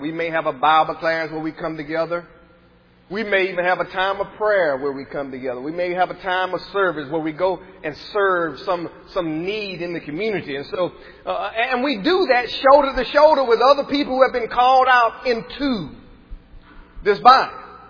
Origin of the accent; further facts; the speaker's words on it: Franklin, Alabama, United States; Like where I grew up back in Franklin, Alabama, we only had one church there.